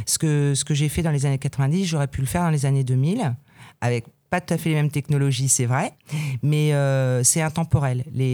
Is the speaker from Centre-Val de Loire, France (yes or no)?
yes; Vierzon, Centre-Val de Loire, France; 100% vierzonaise. Je suis née à Vierzon. Ma fille est née à Vierzon. On est vierzonaise et super fière de l'être.